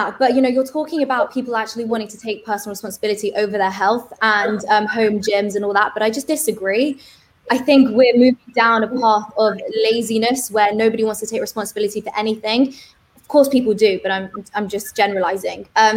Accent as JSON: {"language": "English", "country": "United Kingdom", "said": "as a British person, that went on for 4 or 5 years"}